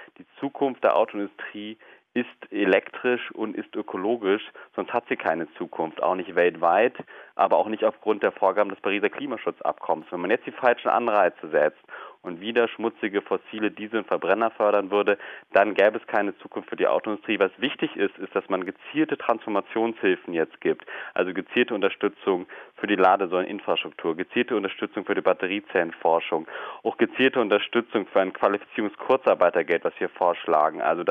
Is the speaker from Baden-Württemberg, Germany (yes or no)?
no; Lower Saxony, Germany; Ich als Niedersachse weiß das speziell im Besonderen.